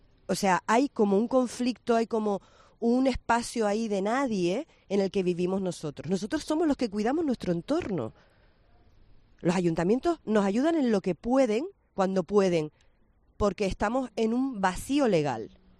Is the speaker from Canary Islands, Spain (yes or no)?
yes; Canary Islands, Spain; Porque nosotros somos historia de Canarias. Canarias es costa, y Canarias es la gente que vive en sus costas.